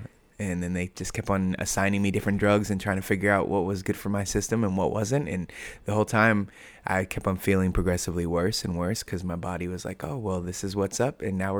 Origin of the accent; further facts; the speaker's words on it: Hawaii, United States; born there; I was born in Hawaii.